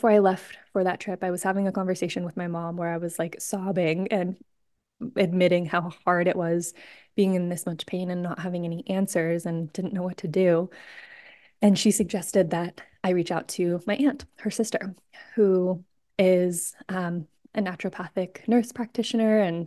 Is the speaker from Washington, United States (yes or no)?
yes; Washington, United States; also born or lived in California; I had lived in California a long time, and I'm from Washington originally.